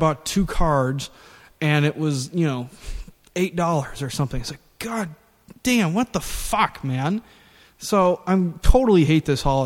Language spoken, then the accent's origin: English; San Diego, California, United States; I was born and raised in the San Diego area and still have family there and everything, including my mom.